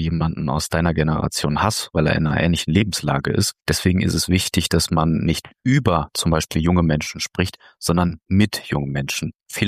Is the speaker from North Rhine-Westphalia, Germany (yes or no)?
yes; Dinslaken, North Rhine-Westphalia, Germany; Ich komme aus Dienstlagen in Nordrhein-Westfalen